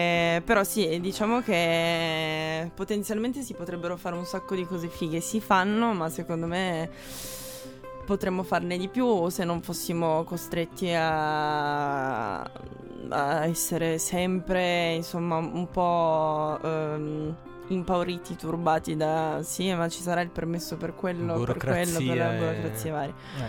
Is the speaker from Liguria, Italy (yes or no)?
no; Tuscany, Italy; born there; i genitori di mio papà erano a Torino e io sono nata in Toscana in realtà, sono nata.